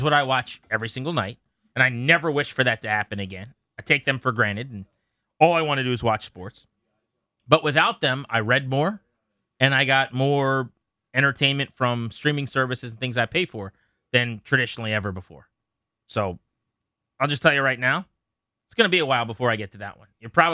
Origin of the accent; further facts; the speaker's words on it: King George County, Virginia, United States; As someone who is lucky enough to have been born and raised, and I'm from King George County, which is not Washington, D.C.